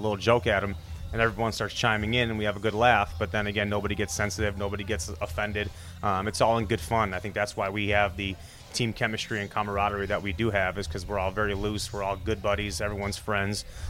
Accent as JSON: {"language": "English", "town": "Chicago", "region": "Illinois", "country": "United States", "tie": "born or raised there", "said": "I grew up a Chicago sports fan. You know, I've lived in Chicago my entire life, born and raised."}